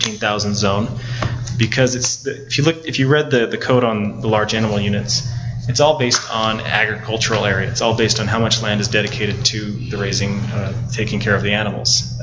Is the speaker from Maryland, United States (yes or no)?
no; Pleasant Grove, Utah, United States; I lived in Pleasant Grove for 25 years, and there are some old-timers in Pleasant Grove that would rather die and roll up in their graves than leave Pleasant Grove.